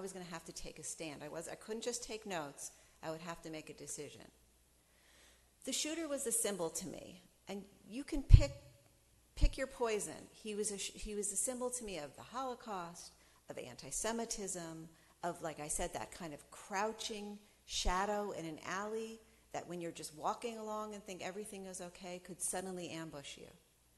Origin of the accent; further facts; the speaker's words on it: United States; And I said … I come from the United States